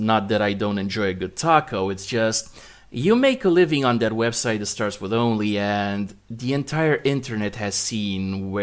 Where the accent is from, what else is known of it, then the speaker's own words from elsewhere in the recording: Romania; English is a second language; I'm Romanian. I was born in Romania. I live in Romania. I look like a native, undiversified Romanian, just like 99% of the population of Romania does. And the only times I ever left my country was as a tourist.